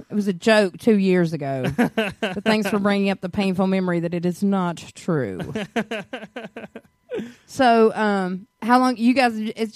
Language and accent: English; Johnson City, United States; There were no black people in the world in my hometown this weekend at all. And we went in this little country, Buffalo Wild Wings, right there in Johnson City.